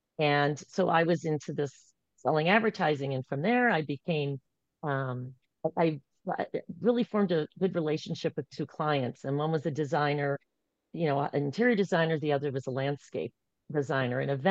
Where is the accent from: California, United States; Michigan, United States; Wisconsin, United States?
Michigan, United States; I grew up in Michigan. I was in the middle of 6 kids, like the Brady Bunch.